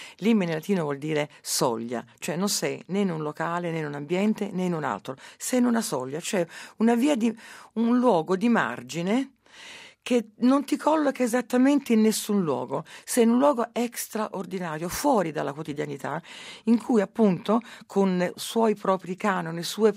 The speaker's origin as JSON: {"language": "Italian", "town": "Rome", "region": "Lazio", "country": "Italy", "said": "sono di Roma, sono romana, c'è anche noi, perché noi siamo cattolici romani."}